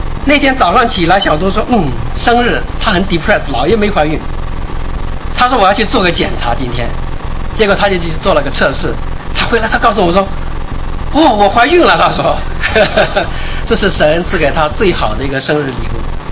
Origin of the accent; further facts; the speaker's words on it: China; 我们中国人其实都知道，我们有句话叫头上三尺有神明啊